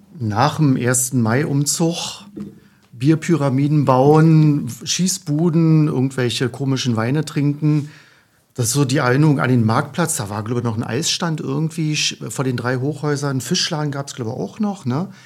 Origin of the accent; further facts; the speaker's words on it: Hennigsdorf, Brandenburg, Germany; born there; Und gebürtiger Hennigsdorfer, auch im Krankenhaus Hennigsdorf geboren. Winter 68 war kalt. Viel Schnee und bin froh, ein Hennigsdorfer zu sein.